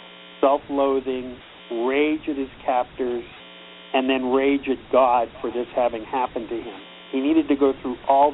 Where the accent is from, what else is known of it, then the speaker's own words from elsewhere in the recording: Pittsburgh, Pennsylvania, United States; I wanted to write about Pittsburgh, which is my hometown, and has gone through a tremendous renaissance in the last 40 years.